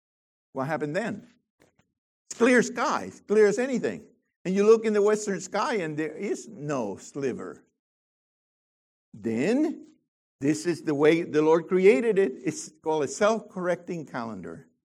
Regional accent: Puerto Rico; Where are you from? I say, well, I'm from Puerto Rico.

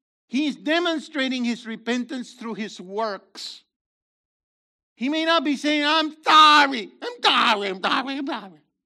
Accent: Missouri, United States; Okay, I'm from Missouri.

